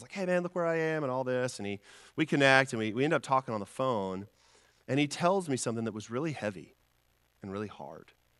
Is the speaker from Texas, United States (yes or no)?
yes; Texas, United States; I grew up in Texas, and I went to Texas Tech University